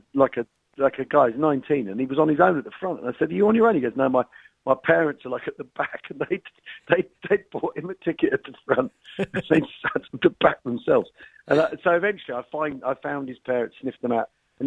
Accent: England, United Kingdom; when I go to Ireland, I do get that thing that I'm the Englishman

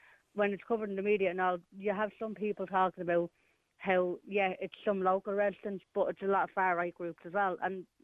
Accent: Ballymun, Leinster, Ireland; As I said, I'm from Ballymun.

